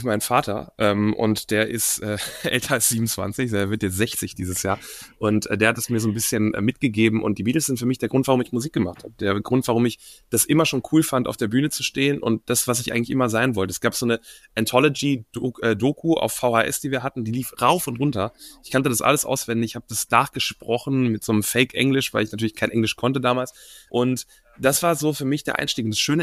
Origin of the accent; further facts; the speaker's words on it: Wuppertal, North Rhine-Westphalia, Germany; born there; der Cousin von meinem Vater, der in Wuppertal wohnt, wo ich geboren bin